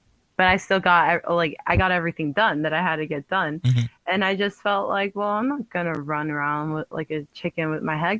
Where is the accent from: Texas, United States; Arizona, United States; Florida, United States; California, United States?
Florida, United States; I'm from America. Like, I'm from Florida. There's guns everywhere, but I'm in Paris.